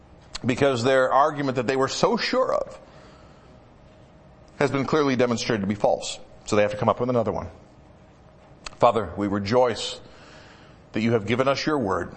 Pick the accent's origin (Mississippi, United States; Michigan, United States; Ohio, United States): Michigan, United States; Birmingham; I grew up in Birmingham, Michigan.